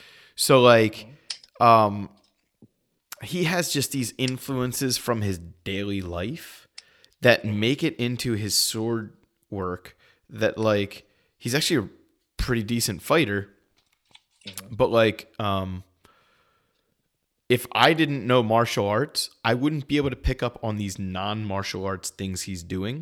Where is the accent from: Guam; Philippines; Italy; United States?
Italy; I'm Italian, and the number of Italian words that people say every single day that just get butchered and trounced all over.